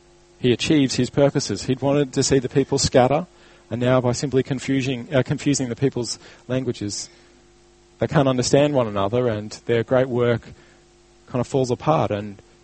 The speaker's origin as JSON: {"language": "English", "region": "Queensland", "country": "Australia", "tie": "born or raised there", "moved": "yes", "said": "I grew up not only in Queensland, but in the country where g'day is kind of are so common you wouldn't believe it, and where people don't finish words and things like that in the rush to get their sentences out. When I came down to Victoria"}